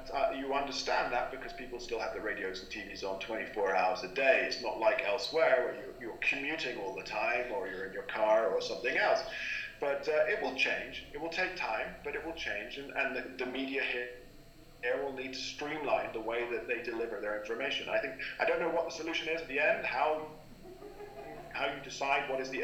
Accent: England, United Kingdom; You know, I'm English.

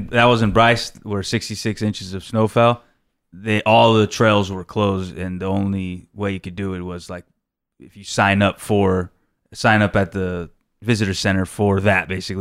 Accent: Jamaica; Actually, I'm from Jamaica.

